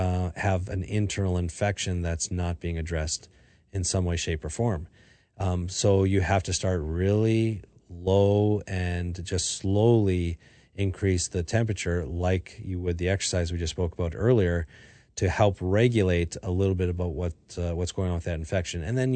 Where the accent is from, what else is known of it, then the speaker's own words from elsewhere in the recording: Canada; I learned this as a kid growing up in Canada because we would go into from saunas